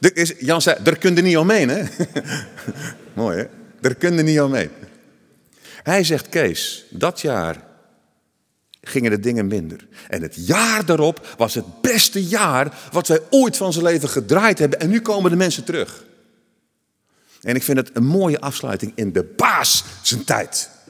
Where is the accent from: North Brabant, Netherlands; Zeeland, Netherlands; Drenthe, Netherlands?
Zeeland, Netherlands; Krabbendijk; ik kom van Krabbendijk en Zeeland, wij liepen bij de toenmalige oude haven.